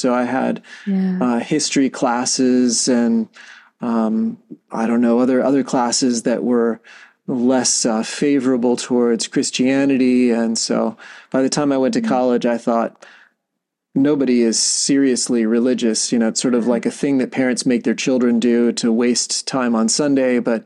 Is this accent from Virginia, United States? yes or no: yes; Virginia, United States; also born or lived in Connecticut; Well, I grew up in a Navy family. I was My dad was in submarines, so I started in Connecticut, lived there only 2 years and moved another five or six times, cross country four times. Eventually landed in Northern Virginia for high school